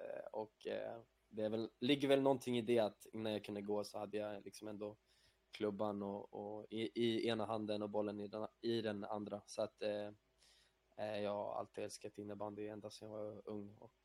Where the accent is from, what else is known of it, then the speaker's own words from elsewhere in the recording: Örebro, Örebro County, Sweden; Jag är uppväxt i Örebro och i Brickebacken, Brickeberg. Två områden i Örebro som jag bott i som barn. Och där min familj bor kvar fortfarande.